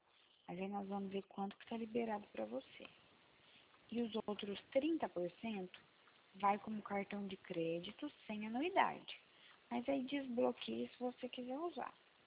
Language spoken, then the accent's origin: Portuguese; Araçatuba, São Paulo, Brazil; De Araçatuba, São Paulo.